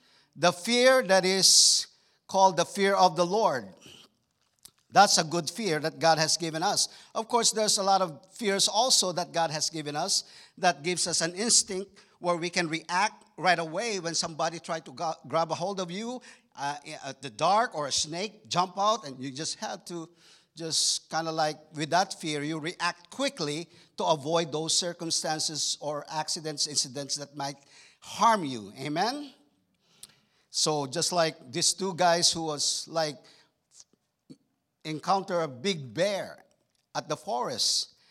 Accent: Texas, United States; And I'm from Texas. That's what we do in Texas.

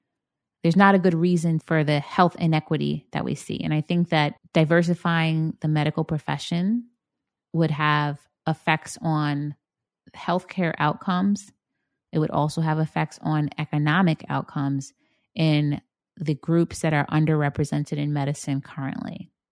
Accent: Bronx, New York, United States; So I grew up in the Bronx. My parents are from Barbados.

